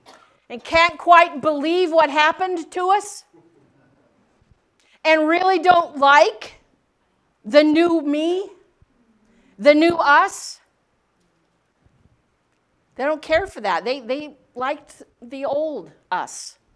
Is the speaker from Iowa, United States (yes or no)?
no; Wyoming, United States; I grew up in Wyoming. Lots of wildlife and things running across the road there.